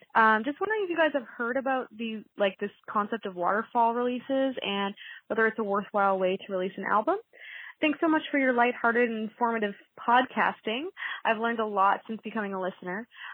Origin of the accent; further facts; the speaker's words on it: Canada; like the poet and … like a con that's long without the G. I'm a Canadian singer-songwriter